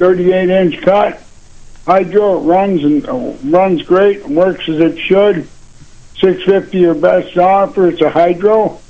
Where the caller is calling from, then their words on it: Le Roy, New York, United States; I'm calling from Leroy.